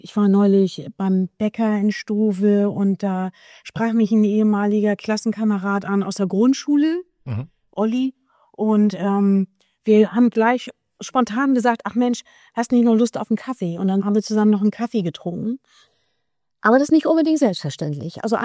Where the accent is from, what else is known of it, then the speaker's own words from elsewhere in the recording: Lower Saxony, Germany; ich bin in der Elbmarsch aufgewachsen und war dann aber natürlich lange Jahre weg.